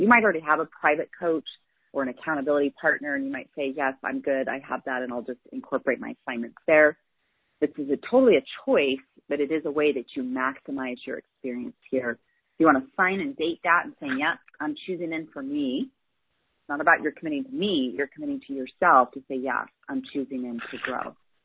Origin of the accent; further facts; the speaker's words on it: Salt Lake City, Utah, United States; I'm a natural redhead, and I grew up here in Salt Lake City, Utah, which Utah has changed a lot over the years.